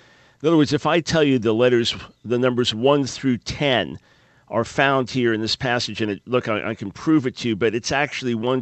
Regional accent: New York, United States; accent: New York; And I was born in Manhattan, raised on Long Island. I've lost a good part of my New York accent, but not my New York attitude.

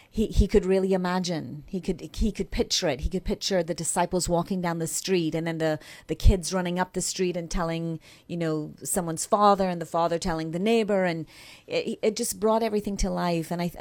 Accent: Barbados; now in San Antonio, United States; I am from San Antonio, Texas.

